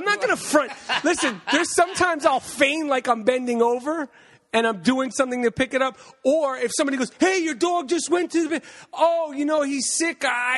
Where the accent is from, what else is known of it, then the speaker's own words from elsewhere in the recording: New York, United States; I love Los Angeles. I'm from New York.